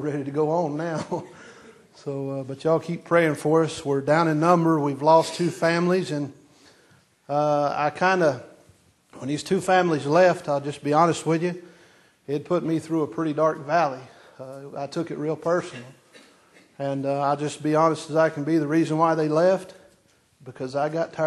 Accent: North Carolina, United States; now in North Dakota, United States; I said, yes, ma'am, but we're from North Carolina. And the law is 16 down there.

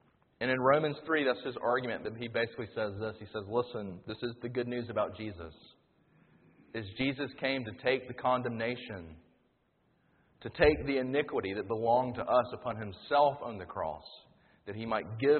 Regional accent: Sumter, South Carolina, United States; one of the things I loved about moving back to Columbia is that because I'm from Sumter, I know all the back roads.

